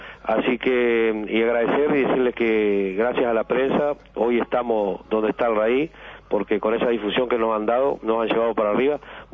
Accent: Santa Clara de Limar, Spain; yo soy de Santa Clara de Limar, voy los días de semana a veces que tengo que visitar a mi madre

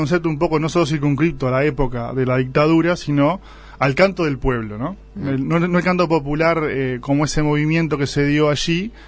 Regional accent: Mercedes, Soriano, Uruguay; now in Carmelo, Uruguay; De Mercedes, aunque de Mercedes. Vivo actualmente en Carmelo.

